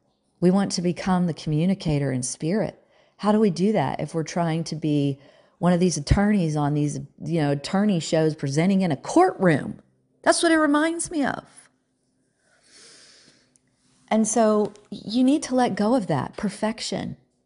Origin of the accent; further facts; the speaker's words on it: Southern US, United States; accent: Southern; Wow, I'm this Southerner with this accent, and I need to change that.